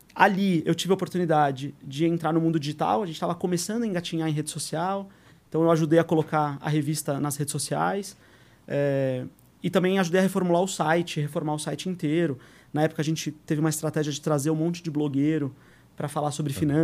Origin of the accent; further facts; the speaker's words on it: São Paulo, Brazil; Eu queria ficar em São Paulo, eu sou de São Paulo.